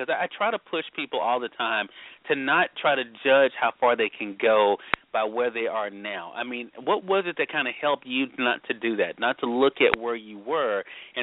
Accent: Mississippi, United States; we're both from Mississippi, you know, proud to call Mississippi, you know, home.

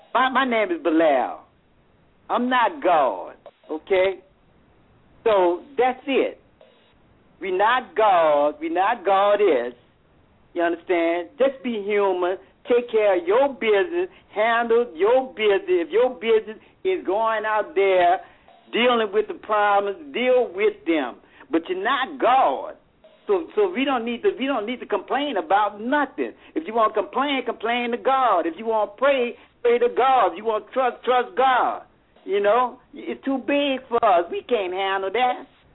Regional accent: New Orleans, Louisiana, United States; Oh, well, no, I'm from New Orleans. I'm calling

